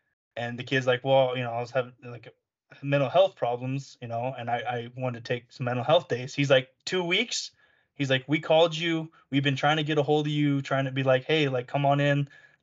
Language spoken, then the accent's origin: English; Philippines; he found out I'm Filipino, and he says to me, he's like, oh, your mom Filipino?